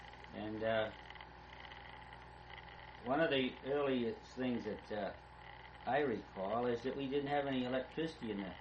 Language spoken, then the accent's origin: English; Fall River, Massachusetts, United States; born there; also born or lived in Westport; I was born in Fall River in 1913 and spent all my summers in Westport, all my life.